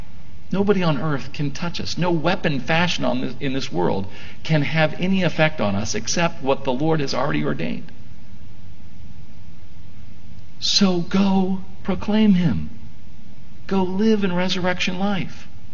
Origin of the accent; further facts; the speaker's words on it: United States; me growing up as an American boy